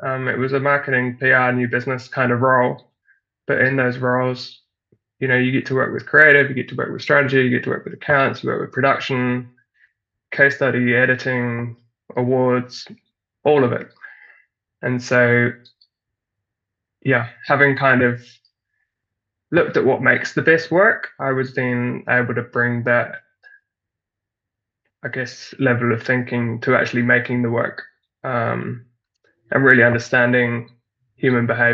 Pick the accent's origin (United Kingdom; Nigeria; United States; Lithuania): United Kingdom; Ipswich, East of England; accent: Kiwi; moved away as an adult; now in Auckland, New Zealand; But they were on the other side of the planet in Auckland, New Zealand. And I'm from Ipswich, in England, although my accent is very Kiwi now, having lived here for the last 6 years.